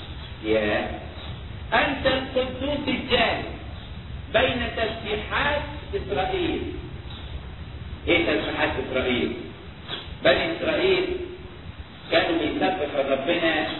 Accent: Egypt; عارفين الأعدام عندنا في مصر بالنسبة للكشف يعملوا إيه؟

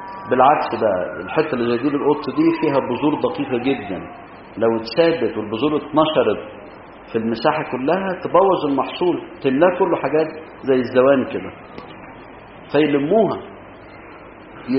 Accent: Egypt; الزنابق لها انواع كتير عندنا في مصر

